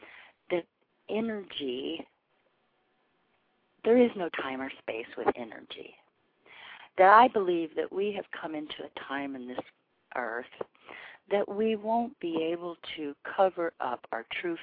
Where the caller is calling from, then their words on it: Missouri, United States; from Missouri.